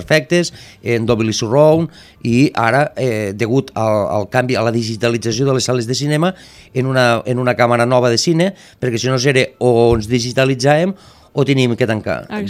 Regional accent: Arnes, Catalonia, Spain; now in Tortosa, Spain; jo estic a Tortosa i veig el bando que estan passant del meu poble

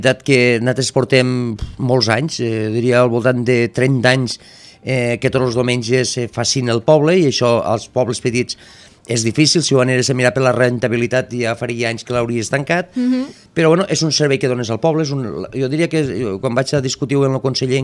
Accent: Arnes, Catalonia, Spain; now in Tortosa, Spain; jo estic a Tortosa i veig el bando que estan passant del meu poble

